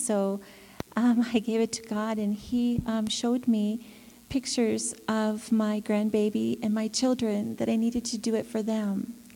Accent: Denver, Colorado, United States; I'm from Denver.

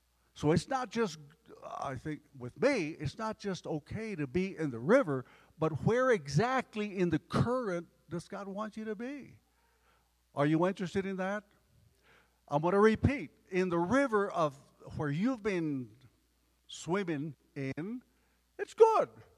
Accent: Texas, United States; I come from Texas, cow country, only to find the real cowboys up here.

